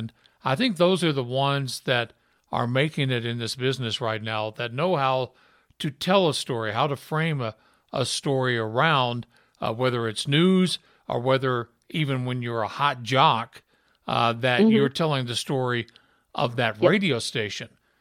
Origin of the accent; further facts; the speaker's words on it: Utah, United States; then they found out I was from Utah, so we had to start talking about Utah Jazz basketball against Sacramento Kings.